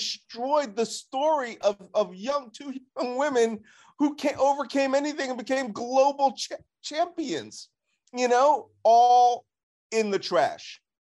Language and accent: English; Philadelphia, Pennsylvania, United States; Look, we're from the same-ish neighborhoods in Philly, right? Overbrook. Mm-hmm. I'm actually from Winfield, which is about a block away from Overbrook.